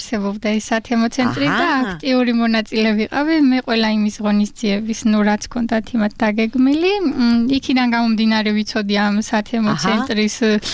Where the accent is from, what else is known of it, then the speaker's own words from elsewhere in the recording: Apeni, Kakheti, Georgia; აფენიდან ვარ, ისეც ლაგოდეხს ეკუთვნის, მაგრამ გავთხოვდი.